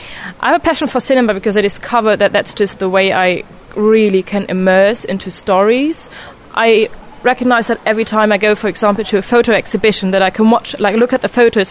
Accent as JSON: {"language": "English", "country": "Germany", "said": "I'm 23 and I'm from Germany."}